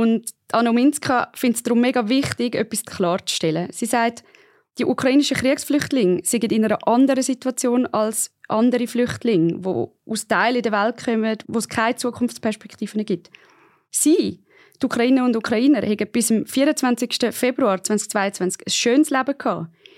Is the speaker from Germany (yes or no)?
no; Switzerland; Aber bis diese Abschlüsse bei uns in der Schweiz anerkannt werden oder ob sie überhaupt anerkannt werden, für das braucht es einen riesigen Hosenlupf.